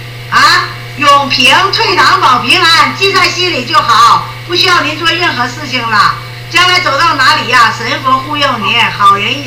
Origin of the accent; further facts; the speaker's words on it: Liaoning, China; 我是辽宁人，